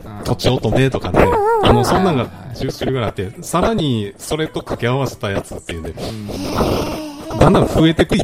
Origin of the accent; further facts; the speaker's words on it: Mie, Japan; あのいろんな、あの僕の出身の三重県でも